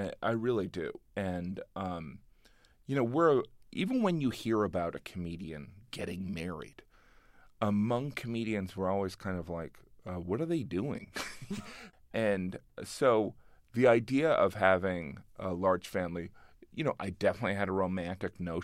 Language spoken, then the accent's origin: English; Illinois, United States; now in New York, United States; But when I got to New York, I realized how truly Midwestern I was. And so, you know, I grew up 45 minutes outside of Chicago